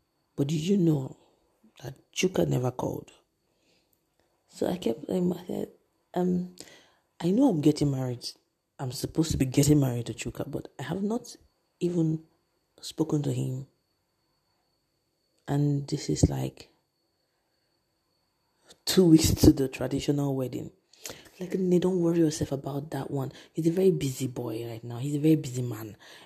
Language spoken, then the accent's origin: English; Anambra, Nigeria; So, I'm from Anambra State. And Enugu and Anambra used to be the same. So, it's not quite far from each other. The Ubas are they're from Enugu State and I'm from Anambra State. So, all road led to Anambra, Oka to be precise